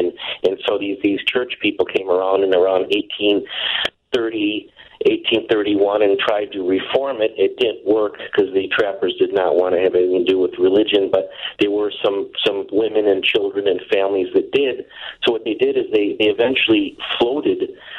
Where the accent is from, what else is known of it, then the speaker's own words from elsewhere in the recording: Chicago, Illinois, United States; But I even remember as a kid growing up in Chicago that drugstores sold books